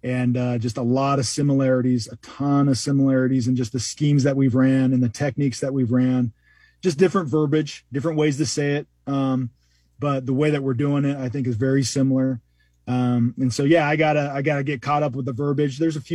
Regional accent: Evanston, Wyoming, United States; So, yeah, born and raised 18 years in Evanston, Wyoming, and my dad was a park and recreation director. My mom was a nurse that worked nights.

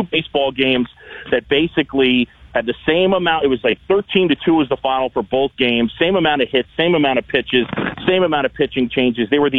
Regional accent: New York, United States; I mean, look, man, I'm from New York, okay?

